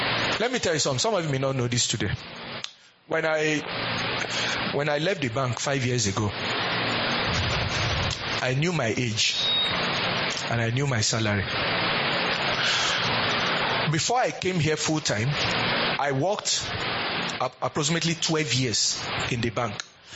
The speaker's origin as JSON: {"language": "English", "region": "Lagos", "country": "Nigeria", "said": "I'm from Lagos."}